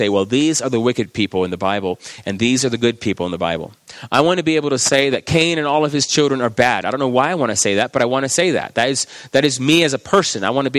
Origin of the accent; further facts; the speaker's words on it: Texas, United States; I knew a girl where I was growing up in Texas